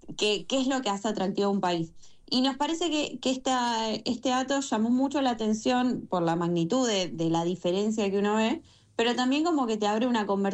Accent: Argentina; de qué vamos a vivir nosotros los argentinos.

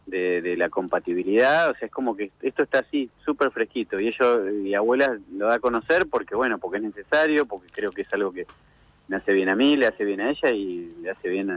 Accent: La Plata, Buenos Aires Province, Argentina; born there; nací en La Plata, fui parte de Hijos La Plata

